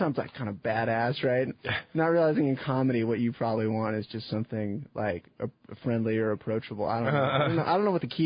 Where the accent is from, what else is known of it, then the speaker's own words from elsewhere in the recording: San Diego, California, United States; also born or lived in Berkeley; now in Hollywood, United States; Yeah, I grew up in San Diego. I was living in the Bay for 8 years previous.